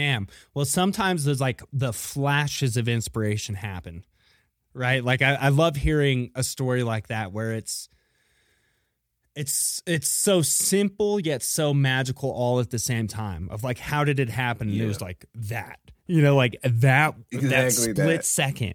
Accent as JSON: {"language": "English", "region": "Iowa", "country": "United States", "tie": "born or raised there", "said": "So like growing up in Iowa, you know, like I was in like FFA and I thought like Monsanto, the company was always presented to me as like a great company to work for."}